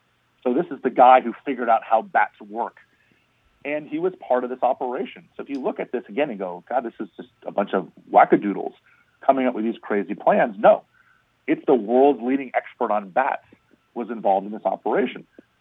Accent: Miami, Florida, United States; I'm from South Florida, I'm from Miami.

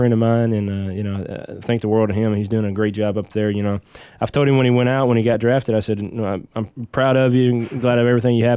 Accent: Mayfield, Kentucky, United States; Yeah, no, I'm originally from Mayfield, Kentucky. Was born and raised in western Kentucky, and it's a little small town there, about 20 minutes south of Paducah near Murray State University.

